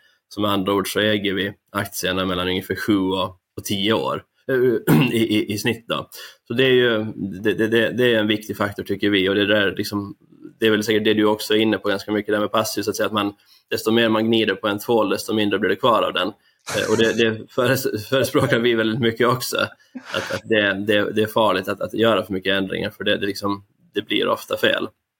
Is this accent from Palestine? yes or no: no; Åland Islands; moved away as an adult; Jag kommer från Åland, så jag är född och uppväxt där. Och sen då vid 20 års ålder ungefär över till Sverige och Uppsala för att studera på universitetet där.